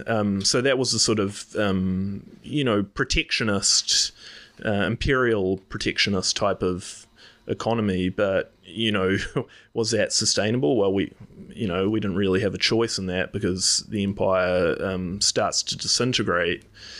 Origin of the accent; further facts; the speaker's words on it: Auckland, New Zealand; how I grew up in Auckland.